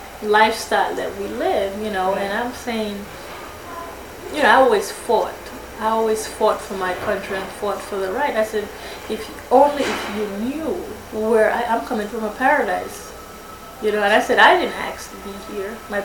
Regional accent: White Plains, New York, United States; But most of my friends, when I grew up in White Plains, you know, they were white. Because the blacks would not accept me.

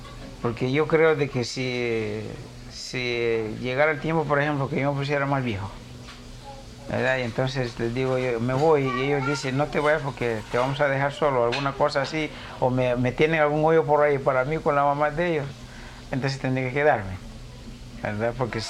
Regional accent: Guatemala; yo fui muy popular allá en Guatemala, en mi pueblo.

